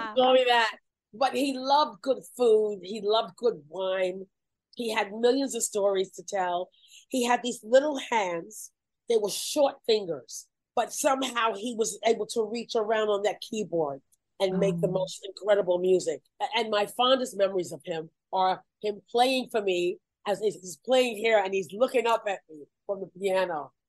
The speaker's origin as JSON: {"language": "English", "town": "Brooklyn", "region": "New York", "country": "United States", "said": "And I'm from Brooklyn. I can give you an accent. You want a Jewish accent?"}